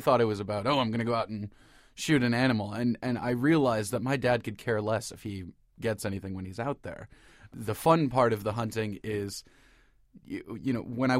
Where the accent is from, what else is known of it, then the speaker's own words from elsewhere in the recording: Cleveland, Ohio, United States; Well, I come from Iowa stock. My dad is an Iowa farm boy, but I grew up in the suburbs of Cleveland, and my dad was the one who moved away of the nine kids